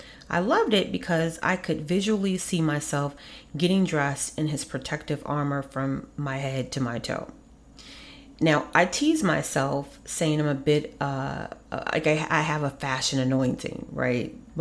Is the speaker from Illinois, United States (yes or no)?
yes; Kankakee, Illinois, United States; Growing up in Kankakee, my sister and I attended Bible Witness Camp.